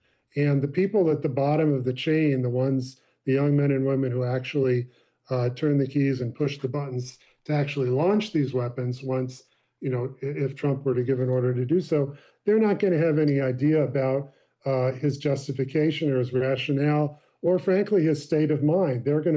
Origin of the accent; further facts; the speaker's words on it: United States; I guess I'm an American